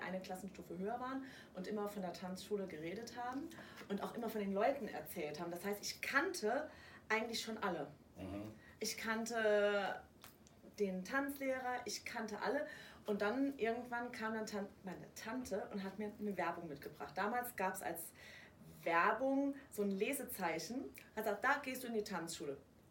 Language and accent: German; Saarbrücken, Saarland, Germany; also born or lived in France; Aber ich bin halt ganz normal im Saarland aufgewachsen, in Saarbrücken